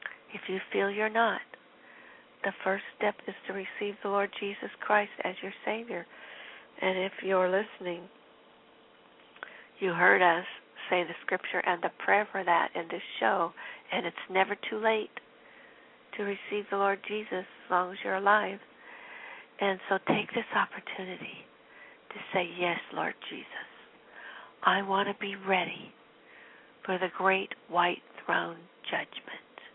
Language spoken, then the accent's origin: English; England, United Kingdom; It just happens that I'm English and I speak English, and I'm one who's sharing with you.